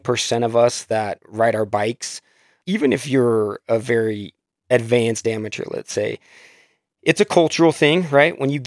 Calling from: Salt Lake City, Utah, United States; Yeah, hello. … I'm calling in from Salt Lake City, Utah.

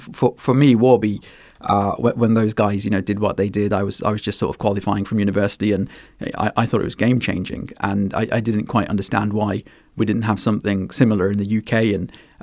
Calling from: England, United Kingdom; I am calling from England in the United Kingdom

